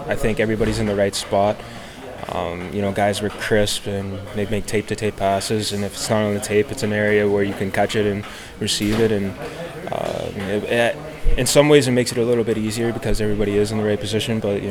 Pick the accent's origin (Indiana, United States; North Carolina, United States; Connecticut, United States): North Carolina, United States; Growing up, my entire family was a Red Wings fans. But since I'm from North Carolina, I think I'm more of a Canes fan.